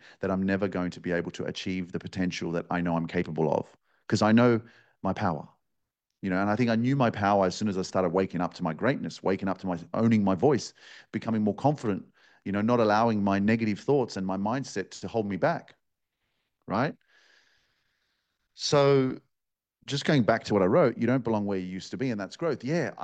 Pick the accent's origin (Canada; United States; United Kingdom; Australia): Australia; So for years, right, I grew up in Australia in a Polish home with the Polish culture, with the Polish language, with the Polish community. Everything's Polish, but I'm living in Australia, you know?